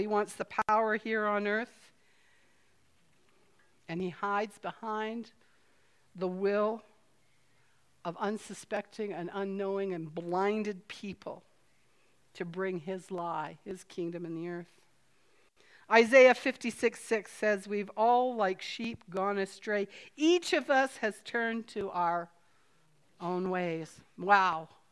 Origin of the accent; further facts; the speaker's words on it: Canada; I'm a Canadian, sorry.